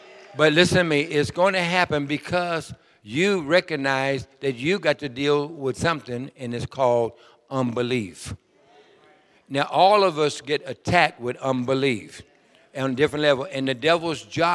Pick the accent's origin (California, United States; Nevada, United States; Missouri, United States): California, United States; Sacramento; I'm from Sacramento, California.